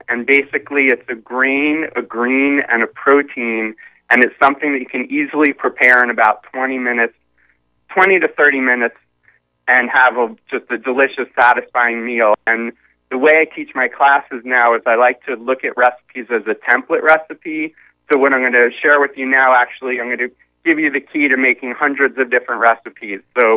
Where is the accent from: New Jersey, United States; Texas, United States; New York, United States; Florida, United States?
New York, United States; I grew up in New York, and so that was my first real opportunity to see animals out in nature